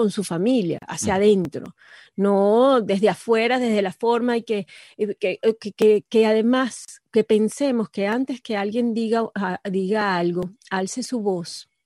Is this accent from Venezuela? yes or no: yes; Venezuela; nosotros como venezolanos